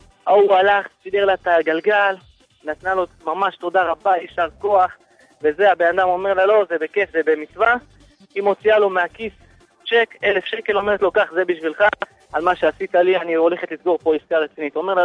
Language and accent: Hebrew; Or Yehuda, Central District, Israel; now in Bnei Brak, Israel; אני במקום אור יהודה.